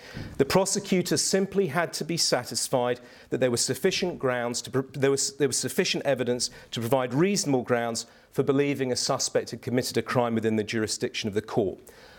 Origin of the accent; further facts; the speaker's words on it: United Kingdom; I do think, even as a Brit, that the civil law really does lend itself very well